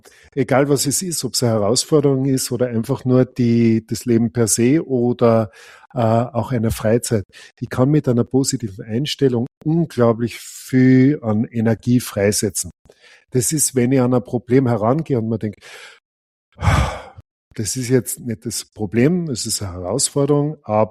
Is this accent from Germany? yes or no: no; Austria; Also, ich bin ein Österreicher